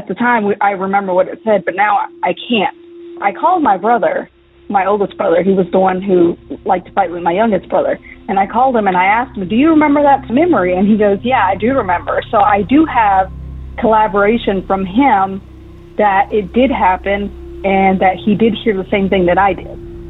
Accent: Georgia, United States; I am from Georgia. This story happened in a small town in Georgia when I was about 7 or 8.

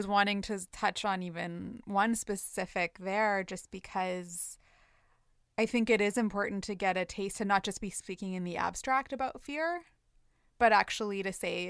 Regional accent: Canada; growing up in Canada at the time that we did, being settlers

